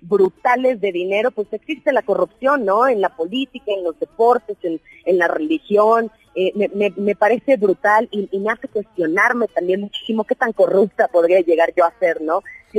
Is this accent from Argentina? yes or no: no; Mexico; como mexicanos creo que estamos más acostumbrados a escuchar al argentino, al colombiano, al cubano